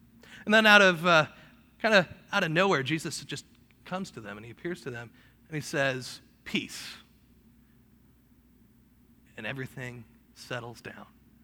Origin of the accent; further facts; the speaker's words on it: Detroit, Michigan, United States; I'm from Detroit, too.